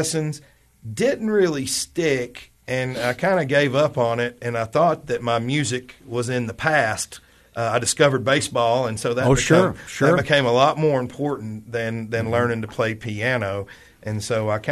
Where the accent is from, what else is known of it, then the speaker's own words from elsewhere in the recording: Livingston, Tennessee, United States; born there; So I was born in Livingston, Tennessee